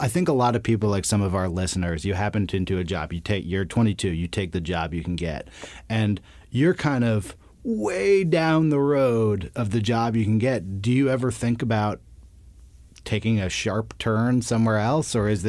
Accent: Berkeley, California, United States; I'm from the Bay Area. I grew up in Berkeley

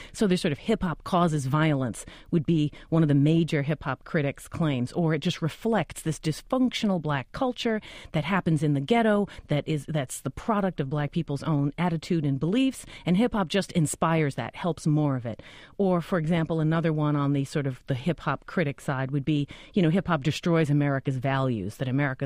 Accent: New York City, New York, United States; I grew up in Harlem and the Bronx, mostly before hip-hop, which is, you know, an increasingly obvious matter in terms of age.

